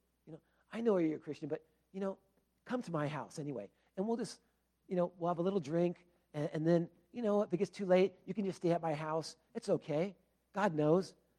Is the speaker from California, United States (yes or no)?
yes; Huntington Beach, California, United States; When I was growing up in Huntington Beach, and we would go very early in the morning to go out surfing